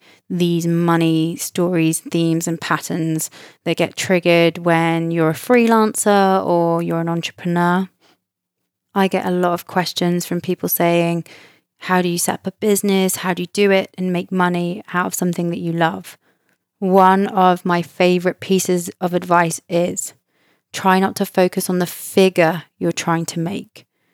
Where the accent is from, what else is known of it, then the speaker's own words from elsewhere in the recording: United Kingdom; especially being a Brit from the UK